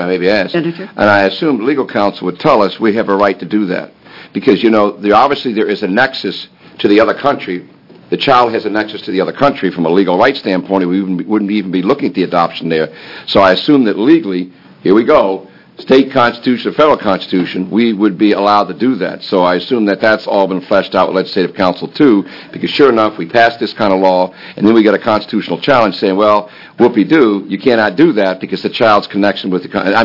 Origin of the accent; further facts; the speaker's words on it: Ireland; so you can pick on me because I'm Irish